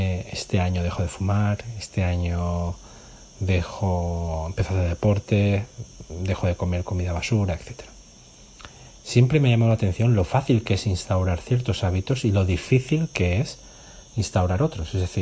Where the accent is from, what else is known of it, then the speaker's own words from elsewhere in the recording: Spain; a mí después de comer, como buen español, me gusta descansar un ratito